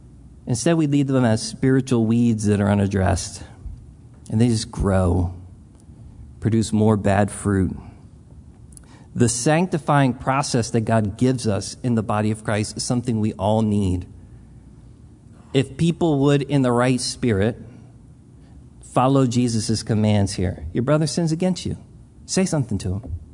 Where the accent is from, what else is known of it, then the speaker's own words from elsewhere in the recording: Philadelphia, Pennsylvania, United States; Listen, we're from Philadelphia. We're not from the South.